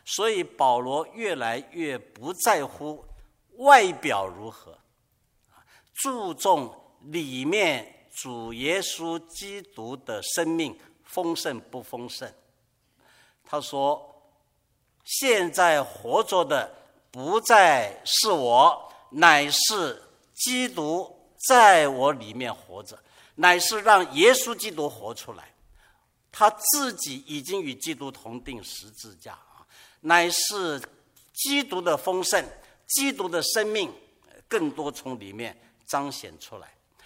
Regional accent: Taiwan; moved away as an adult; now in United States; 三四十年前，我从台湾过来

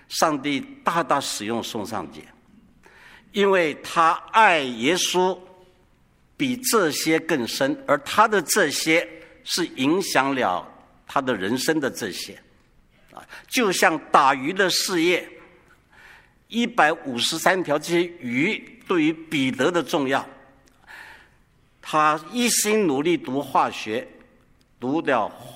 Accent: Fuzhou, Fujian, China; accent: Fuzhou dialect; 他是我老家附近的人，他是这个福建莆田的话是很难懂的，所以他们讲的话都很难懂。我是福州话是很好听的啊

